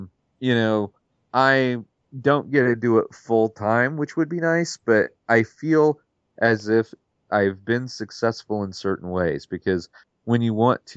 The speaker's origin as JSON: {"language": "English", "town": "Terre Haute", "region": "Indiana", "country": "United States", "tie": "born or raised there", "said": "You know, I grew up in Terre Haute, Indiana. It's not an overly huge place."}